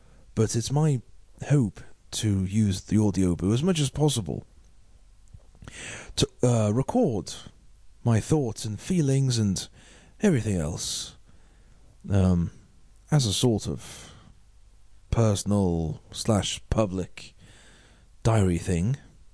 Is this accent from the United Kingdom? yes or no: yes; Liverpool, North West England, United Kingdom; I'm missing Liverpool. It's where I'm from.